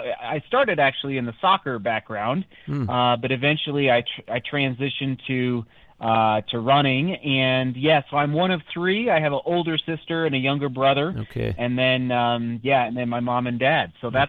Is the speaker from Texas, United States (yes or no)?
no; Buena Vista, Colorado, United States; cradle Catholic, and was very blessed growing up in Buena Vista, very strong parish, and even though it was a small mountain town.